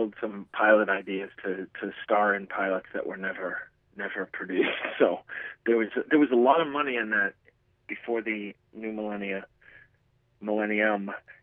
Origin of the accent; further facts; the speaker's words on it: Boston, Massachusetts, United States; Before that, I was not a headliner other than in my hometown, which is Boston.